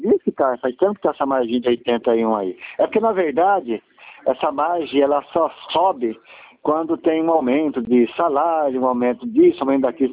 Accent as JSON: {"language": "Portuguese", "town": "Presidente Prudente", "region": "São Paulo", "country": "Brazil", "said": "Eu sou aqui do ladinho, você conhece Presidente Prudente, né?"}